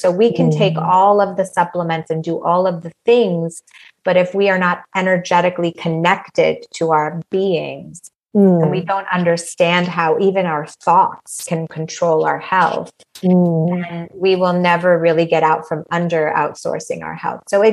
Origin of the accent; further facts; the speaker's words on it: Iran; I'm from Iran, I'm Persian.